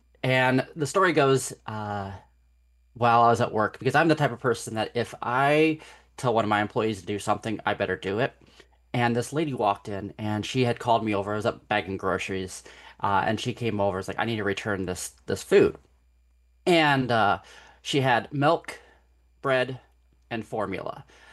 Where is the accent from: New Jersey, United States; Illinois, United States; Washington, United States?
Illinois, United States; Pekin; I still live in my hometown. I'm an eighth generation Pekinite.